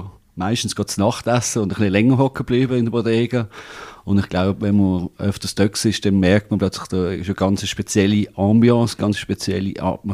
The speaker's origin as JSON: {"language": "German", "town": "Basel", "region": "Basel-Stadt", "country": "Switzerland", "said": "als Basler"}